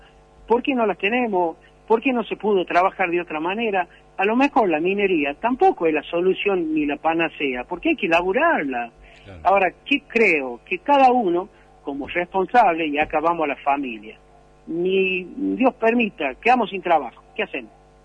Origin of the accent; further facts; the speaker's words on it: La Rioja, Argentina; ¿nosotros qué tenemos que hacer como riojanos?